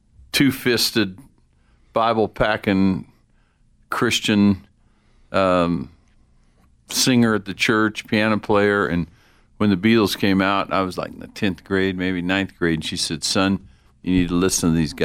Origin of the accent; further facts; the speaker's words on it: Oklahoma, United States; I got out of Oklahoma.